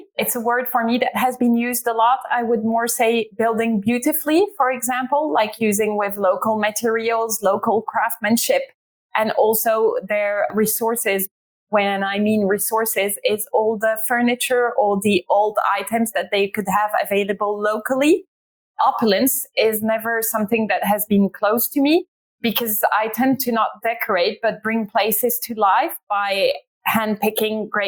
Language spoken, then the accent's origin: English; Ghent, Flanders, Belgium; now in London, United Kingdom; Ghent, because it's my hometown.